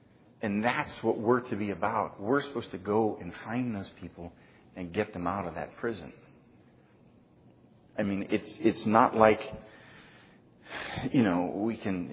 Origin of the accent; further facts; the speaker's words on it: Ohio, United States; born there; I was born in Ohio